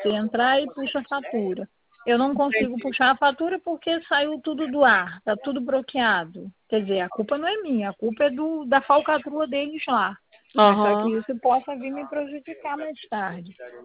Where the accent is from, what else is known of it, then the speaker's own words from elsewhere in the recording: Macaé, Rio de Janeiro, Brazil; Não, não sou, é de Macaé.